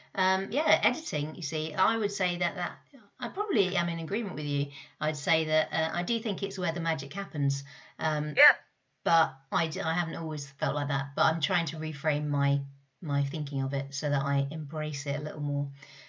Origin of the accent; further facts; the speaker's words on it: United Kingdom; because I'm British and we love a pea.